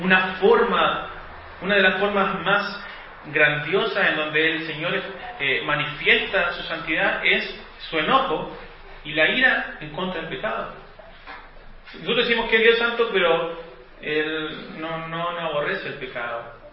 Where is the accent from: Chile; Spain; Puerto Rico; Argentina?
Chile; Lo sabemos, porque somos chilenos.